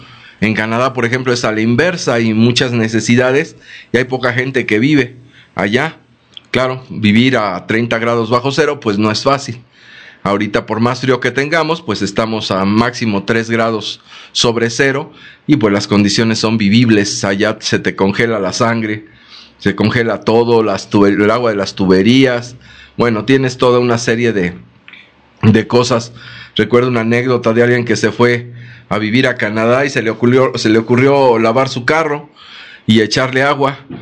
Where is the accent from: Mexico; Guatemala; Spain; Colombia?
Mexico; Como mexicanos tenemos una actitud de dependencia y de empleados muy marcada